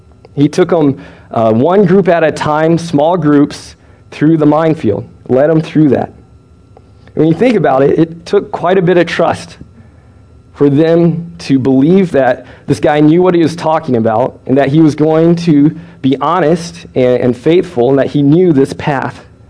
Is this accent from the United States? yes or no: no; Japan; I grew up over in Japan as a missionary kid.